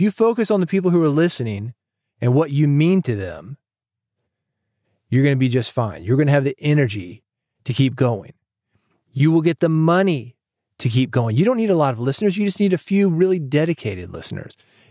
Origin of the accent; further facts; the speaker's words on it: the South, United States; And I'm from the South. I know the South. I understand the South.